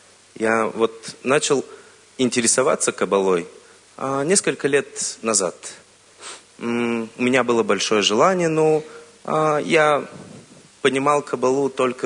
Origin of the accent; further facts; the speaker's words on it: Bulgaria; я из Болгарии. Это мой первый конгресс.